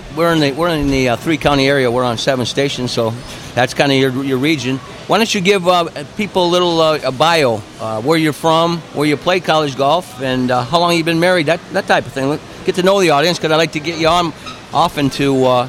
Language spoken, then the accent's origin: English; Iowa, United States; I'm a Northwest Iowa guy and left Des Moines to come down here.